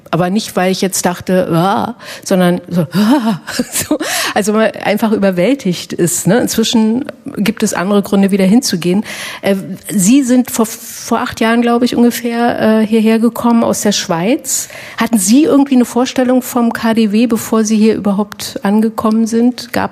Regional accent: East Germany, Germany; ich komme aus dem Osten, irgendwann, nachdem die Mauer gefallen war, bin ich dann auch mal hier rübergekommen

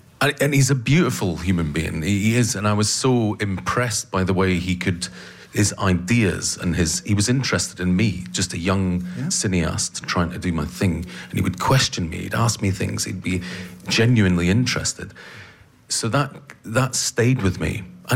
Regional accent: Scotland, United Kingdom; Exactly. I'm from the East Coast, and he's from the West Coast.

